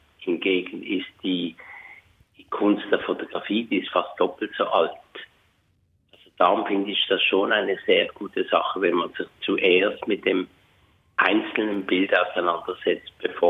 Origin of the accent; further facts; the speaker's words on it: Switzerland; also ich bin ja aus der Schweiz und lebe auch dort